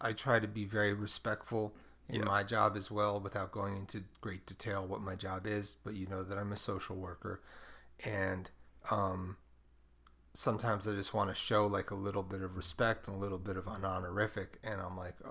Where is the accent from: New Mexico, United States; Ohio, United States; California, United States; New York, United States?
New York, United States; Brooklyn; because I was from Brooklyn, where we don't use y'all.